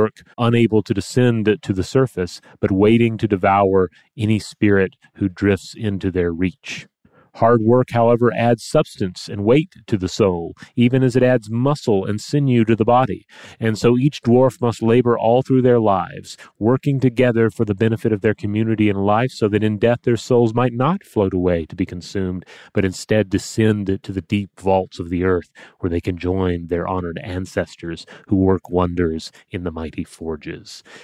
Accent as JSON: {"language": "English", "region": "New England", "country": "United States", "tie": "born or raised there", "said": "I've felt this as long as I can remember, but I grew up in New England"}